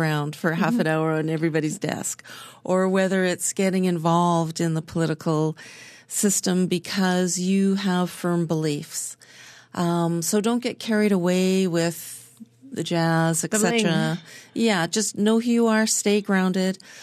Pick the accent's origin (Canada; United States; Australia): Canada; born there; thank God I was born in Canada